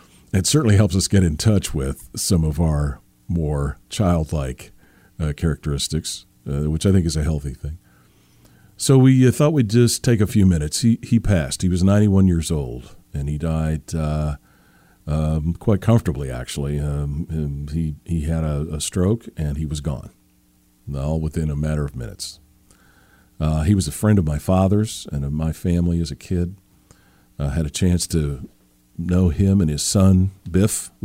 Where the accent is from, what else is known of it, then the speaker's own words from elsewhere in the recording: Seattle, Washington, United States; my hometown up there in Seattle, the great Pacific Northwest